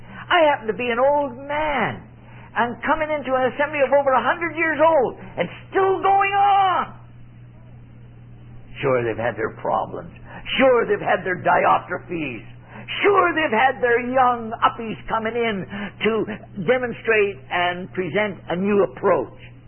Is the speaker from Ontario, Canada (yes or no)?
yes; Ontario, Canada; born there; we couldn't go to a cold place like where I was born in Ontario.